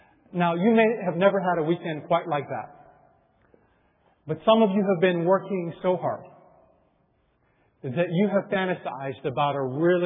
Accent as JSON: {"language": "English", "country": "Japan", "said": "I'm originally from Japan."}